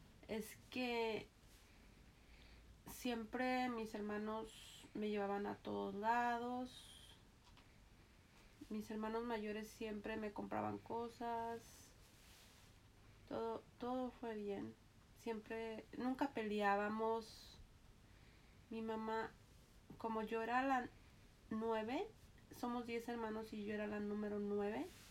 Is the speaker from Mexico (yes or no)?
yes; Cotija, Michoacán, Mexico; born there; Nací en Cotija, Michoacán, México